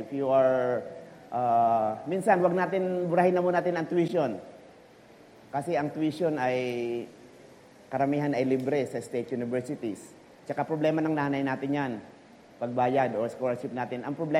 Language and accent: Tagalog; Mindanao, Philippines; Ganun kahirap noon kasi I'm from Mindanao. We are 8 children.